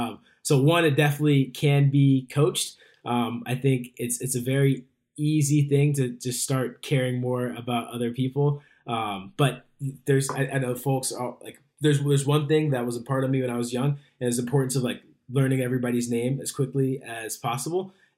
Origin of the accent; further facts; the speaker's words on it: Colorado, United States; Oh, I love Denver. I grew up in Park Row. My dad was out with the Broncos. I love Colorado.